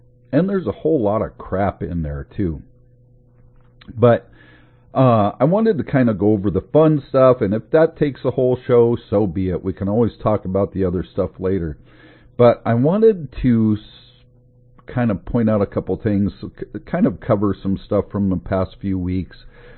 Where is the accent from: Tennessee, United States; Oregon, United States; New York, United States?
Oregon, United States; Love the rain here in Oregon. I was born and raised in Oregon.